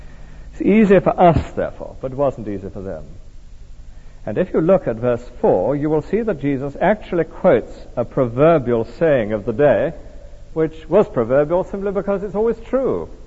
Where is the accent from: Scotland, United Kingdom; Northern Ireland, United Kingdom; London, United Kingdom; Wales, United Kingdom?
Wales, United Kingdom; Tonypandy; It was the years of the Great Depression when I was growing up in Tonopandi, Rhondda Valley.